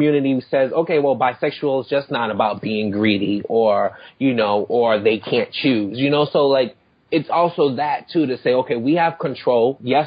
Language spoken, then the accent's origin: English; Massachusetts, United States; David's from Indiana. I'm from Massachusetts.